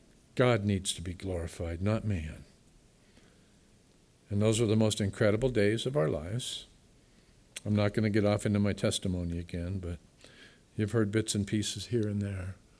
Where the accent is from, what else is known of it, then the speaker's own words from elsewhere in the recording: New England, United States; Number one, I'm from New England. Don't hold that against me. Can any good thing come out of New England? Had to come to California to get saved.